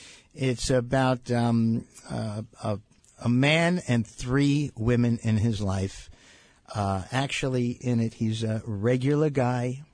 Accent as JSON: {"language": "English", "region": "New York", "country": "United States", "said": "Now, even though I was from New York and everything like that, I was suddenly with everybody else."}